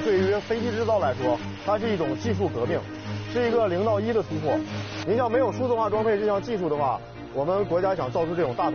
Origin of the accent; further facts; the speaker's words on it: Shaanxi, China; 这是我们陕西人的这个特色。